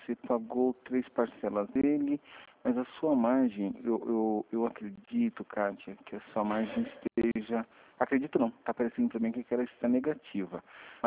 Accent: Sorocaba, São Paulo, Brazil; Sim, eu sou de Sorocaba

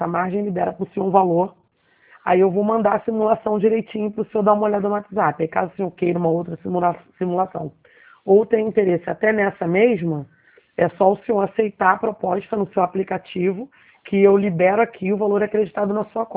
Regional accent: Rio de Janeiro, Brazil; Rio de Janeiro.

